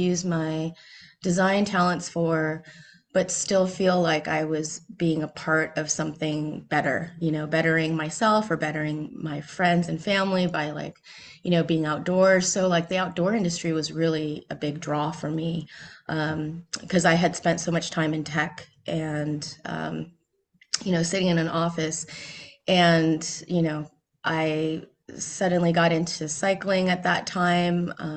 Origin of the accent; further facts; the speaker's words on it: Alameda, California, United States; I'm from the Bay Area. I grew up in Alameda, actually.